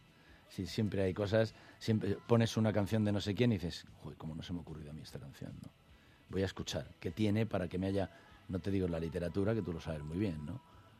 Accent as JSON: {"language": "Spanish", "town": "Madrid", "region": "Community of Madrid", "country": "Spain", "said": "Yo soy del Paseo de las Delicias, del barrio de las Delicias."}